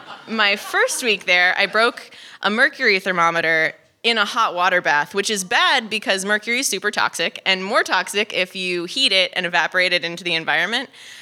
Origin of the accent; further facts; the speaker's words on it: Los Angeles, California, United States; She was from Oregon, I think, and I was from Los Angeles.